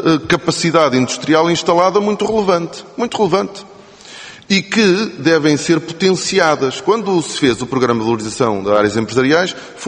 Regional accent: São João da Madeira, Aveiro, Portugal; do que eu, que sou de São João da Madeira

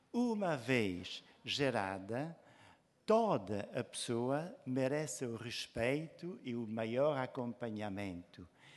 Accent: Belgium; accent: francophone; Portuguese is a second language; now in Portugal; queria fazer desculpar o meu sotaque francófono, dado que sou belga de origem e português por casamento e vivo em Portugal desde 1980.

